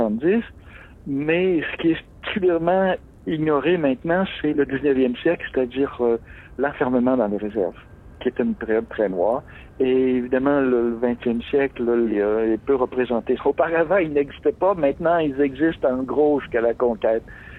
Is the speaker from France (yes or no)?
no; Montreal, Quebec, Canada; Je suis de l'est de Montréal, je suis originaire de Tétrouville.